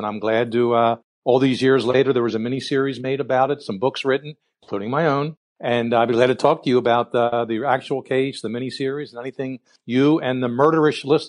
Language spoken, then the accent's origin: English; Philadelphia, Pennsylvania, United States; I grew up in Philadelphia, and that's what my first book is about.